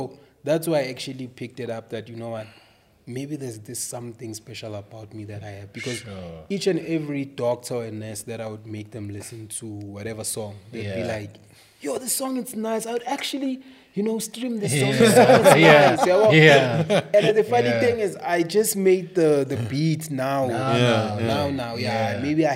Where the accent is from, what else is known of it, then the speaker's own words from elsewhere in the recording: Vosloorus, Gauteng, South Africa; And by the time I'm from Vosloorus, by the way.